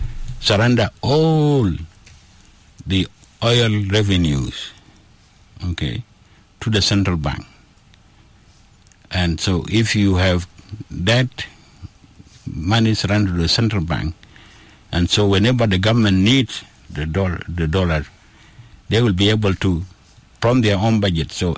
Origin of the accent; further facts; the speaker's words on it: Upper Nile, South Sudan; I come from Upper Nile.